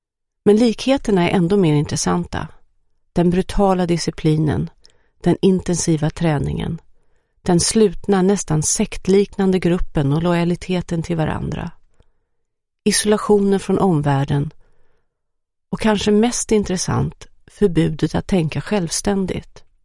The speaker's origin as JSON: {"language": "Swedish", "town": "Washington", "region": "District of Columbia", "country": "United States", "tie": "born or raised there", "lives_now": "Sweden", "said": "Den skadade veteranens värld har jag sett mycket av under min uppväxt i Washington DC."}